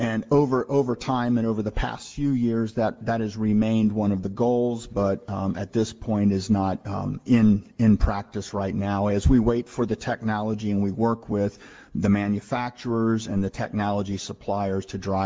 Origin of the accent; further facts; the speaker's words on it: Midwest, United States; I came from the Midwest